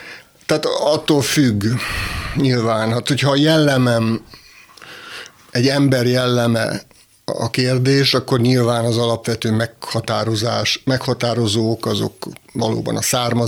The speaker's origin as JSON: {"language": "Hungarian", "town": "Endrőd", "region": "Békés", "country": "Hungary", "tie": "born or raised there", "said": "Egy tanyavilágban nőttem föl egész pontosan, azután pedig egy békésmegyeri faluban, Endrődön"}